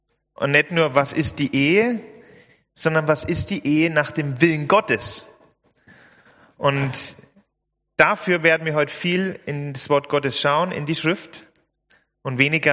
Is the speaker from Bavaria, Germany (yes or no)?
yes; Bavaria, Germany; Ich bin aus der Nähe von Nürnberg. In der Nähe von Heroldsberg, kennen vielleicht die meisten, Klagscheid, Kleingescheid. Ich bin 29 Jahre alt, dieses Jahr geworden.